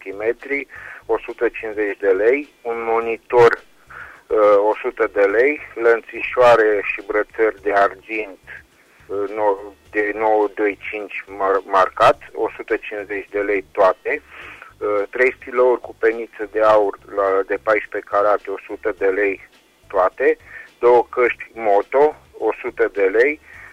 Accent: Reșița, Caraș-Severin, Romania; din Reșița

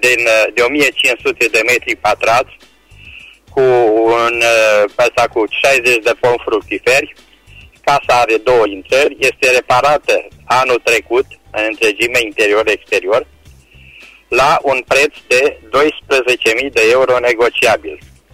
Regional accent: Timișoara, Timiș County, Romania; sunt din Timișoara.

